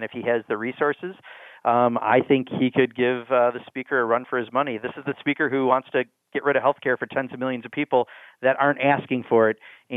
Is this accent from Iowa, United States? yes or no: no; Wisconsin, United States; That my hometown is in that district. My husband's family lives in that district. I know that district second to my own.